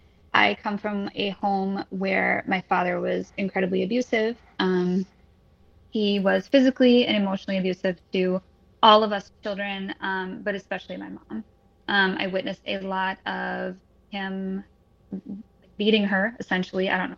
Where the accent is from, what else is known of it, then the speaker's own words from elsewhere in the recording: Midwest, United States; I am from the Midwest, like Eddie said